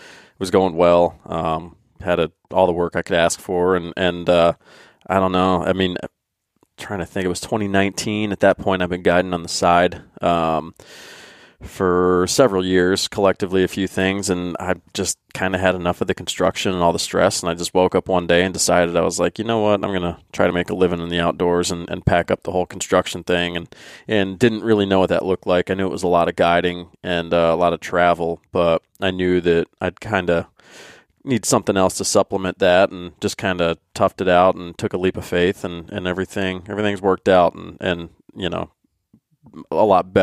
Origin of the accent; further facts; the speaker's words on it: Pennsylvania, United States; as another guy that grew up in Pennsylvania